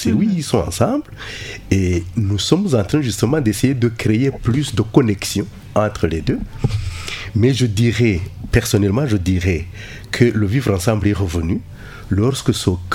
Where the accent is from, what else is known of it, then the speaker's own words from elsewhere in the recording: Rwanda; je vous rappelle que je viens du Rwanda, un pays qui a connu un génocide.